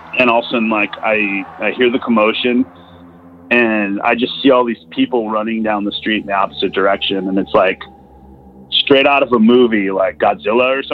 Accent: Wisconsin, United States; I'm also from Wisconsin

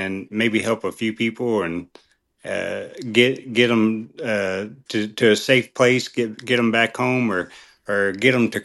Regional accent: Ada, Oklahoma, United States; I'm from Ada, Oklahoma, born and raised. I've hunted and fished my whole life.

